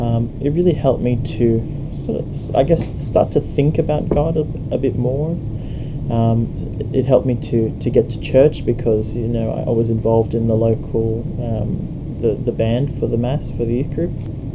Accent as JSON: {"language": "English", "town": "Sydney", "region": "New South Wales", "country": "Australia", "tie": "born there", "said": "I was born in the Hurstville area of Sydney. I attended Catholic school my whole life. I come from a very mixed family. My mum's side is Anglo-Indian and all very Catholic."}